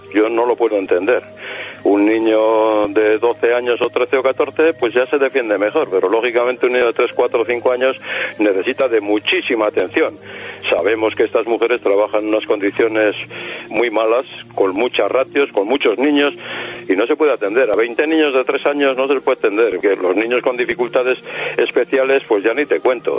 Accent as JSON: {"language": "Spanish", "region": "Basque Country", "country": "Spain", "said": "Yo soy vasco"}